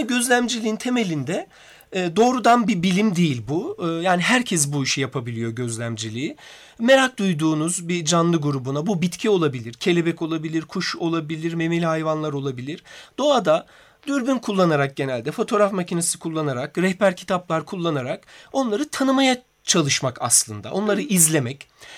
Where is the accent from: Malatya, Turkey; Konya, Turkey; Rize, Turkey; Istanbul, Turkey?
Rize, Turkey; Hani Rize'de doğdum, büyüdüm ve orada bir doğaya karşı bir ilgim vardı.